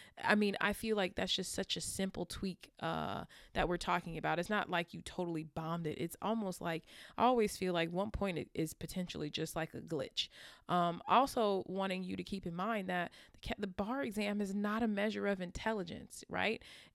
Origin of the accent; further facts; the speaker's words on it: California, United States; I'm from California, so Mayor Antonio Villaraigosa, he failed the California bar exam 4 times before finally calling it quits.